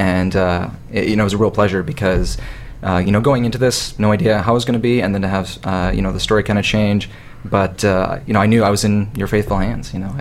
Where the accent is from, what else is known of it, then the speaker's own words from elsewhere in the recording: Seattle, Washington, United States; I'm from Seattle, Washington.